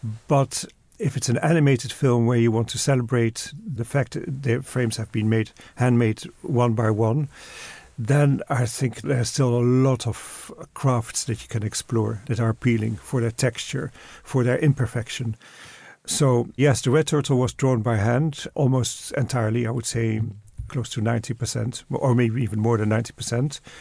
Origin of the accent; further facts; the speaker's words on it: Netherlands; now in United Kingdom; And I grew up in Holland. I live in England.